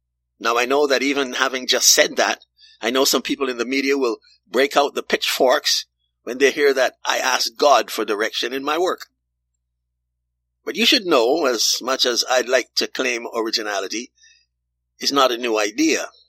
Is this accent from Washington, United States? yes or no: no; Kansas, United States; I ran two small companies in my home state of Kansas.